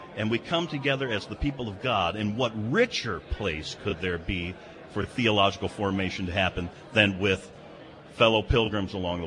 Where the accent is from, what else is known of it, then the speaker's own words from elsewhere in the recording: Chicago, Illinois, United States; I'm a Chicagoan. I grew up, for the most part, in northern Illinois. I know that part of the world very, very well. Okay, I moved to Fort Wayne, 4 hours away to do my theological education.